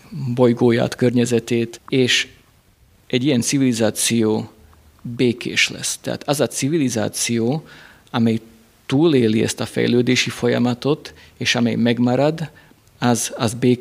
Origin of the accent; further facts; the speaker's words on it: Rožňava, Košice Region, Slovakia; Viszont mivel, hogy Rozsnyón nőttem föl, mint szlovákiai magyar, most Csehországban dolgozok